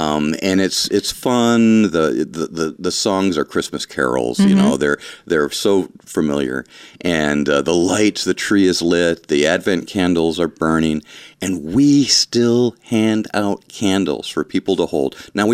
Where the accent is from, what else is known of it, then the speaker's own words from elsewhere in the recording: Ludington, Michigan, United States; Of course, Ludington was my hometown.